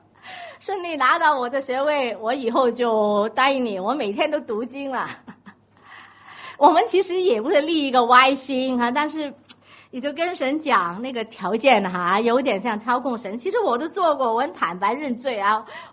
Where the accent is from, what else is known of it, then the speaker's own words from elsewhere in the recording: Guangdong, China; 讲这些我们广东人说威水席啊